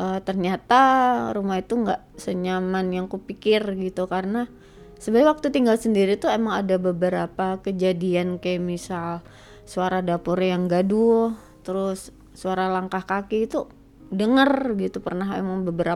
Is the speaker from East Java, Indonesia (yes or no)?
no; Balikpapan, East Kalimantan, Indonesia; Aku dari Balikpapan, tapi aku asli orang Jawa.